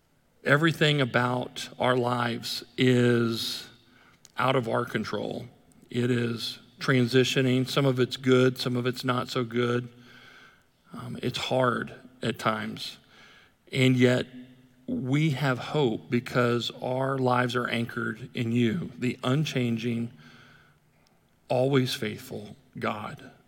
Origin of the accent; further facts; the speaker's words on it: Dallas-Fort Worth, Texas, United States; I grew up right here in the Dallas-Fort Worth area.